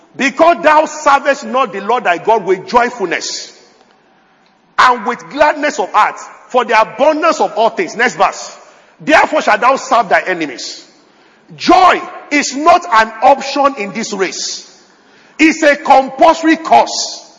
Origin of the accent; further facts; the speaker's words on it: Abeokuta, Ogun, Nigeria; I grew up in Abeokuta, and they used to have wells, not the type you have in Lagos.